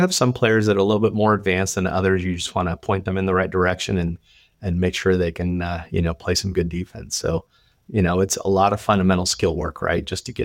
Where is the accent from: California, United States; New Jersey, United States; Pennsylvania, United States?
California, United States; So I'm originally from California.